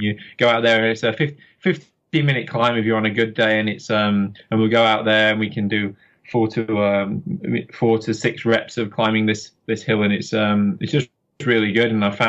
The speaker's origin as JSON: {"language": "English", "region": "Yorkshire and the Humber", "country": "United Kingdom", "said": "I'm from Yorkshire in England, and the riding around there is pretty spectacular when the weather's good."}